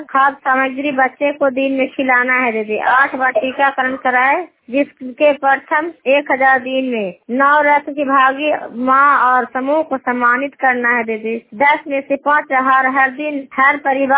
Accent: Bihar, India; मैं धुरगाम पंजा धुरगाम के रहने वाली हूँ, नालंदा जिला कंगसराय प्रखंड के।

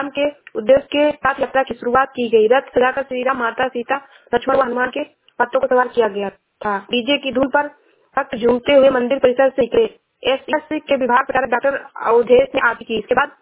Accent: Uttar Pradesh, India; मैं जिला श्रावस्ती से हूँ।

